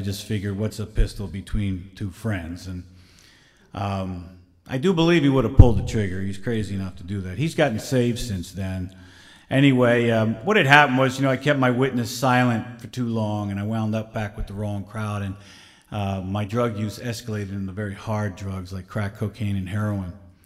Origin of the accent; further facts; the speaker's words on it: Philadelphia, Pennsylvania, United States; And I was born in Philadelphia. That's where I grew up and spent most of my time.